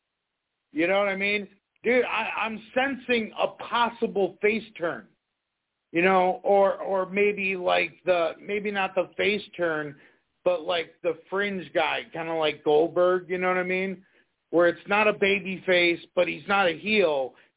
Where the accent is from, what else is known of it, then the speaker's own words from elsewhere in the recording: Milwaukee, Wisconsin, United States; I'm from Milwaukee, home of your guy Tommaso Ciampa.